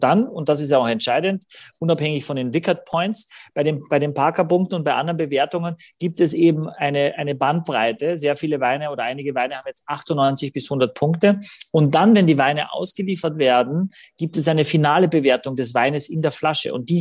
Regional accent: Austria; als Österreicher weiß ich es, ja.

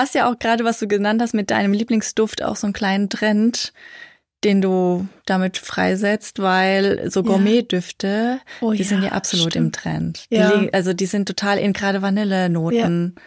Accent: Hesse, Germany; born there; als gebürtige Hessin

